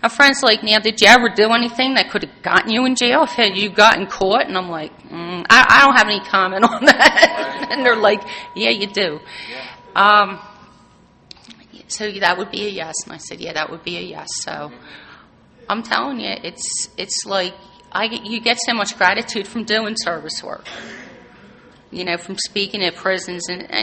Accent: Philadelphia, Pennsylvania, United States; But I'm from the Philadelphia region, and we have a regional office where people sell the literature there.

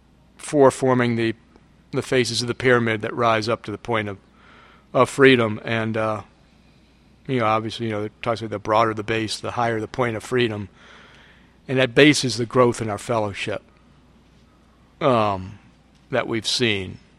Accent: Washington, District of Columbia, United States; I grew up in Washington, D.C., and started using around 1968

